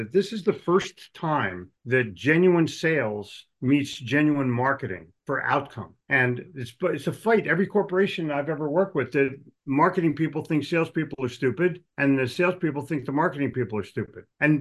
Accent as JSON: {"language": "English", "town": "Philadelphia", "region": "Pennsylvania", "country": "United States", "said": "I'm not very humble, but because I'm from Philly, no one there's humble."}